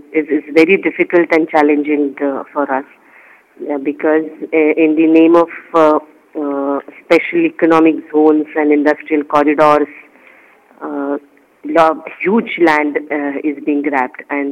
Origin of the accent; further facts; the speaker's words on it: India; I come from India and I live in a state or province called Maharashtra, which is and close to Mumbai.